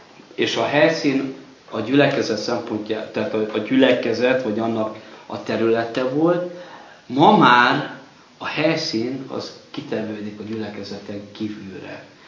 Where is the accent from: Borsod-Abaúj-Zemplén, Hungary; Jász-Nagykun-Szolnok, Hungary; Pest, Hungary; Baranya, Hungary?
Borsod-Abaúj-Zemplén, Hungary; Miskolc; egy nagyobb városban, mint például Miskolc, ahonnan jövök